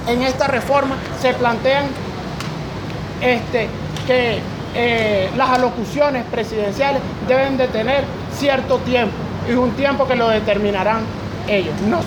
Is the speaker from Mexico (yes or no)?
no; Venezuela; nuestros derechos como venezolanos, como ciudadanos, como trabajadores